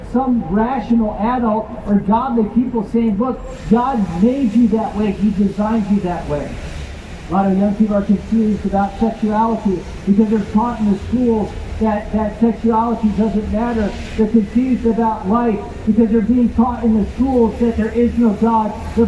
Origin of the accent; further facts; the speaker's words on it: United States; accent: American; now in Scotland, United Kingdom; I can tell by your accent that you're American. Well, I feel like a Scot. I identify as a Scot. Well, listen, I am. I do have Scottish nationality in that I have become a citizen of this nation. But I am an American